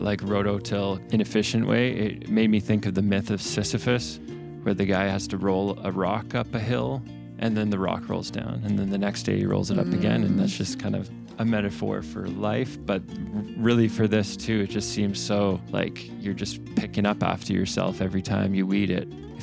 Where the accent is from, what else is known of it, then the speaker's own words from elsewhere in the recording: Kelowna, British Columbia, Canada; I mean, I grew up in Kelowna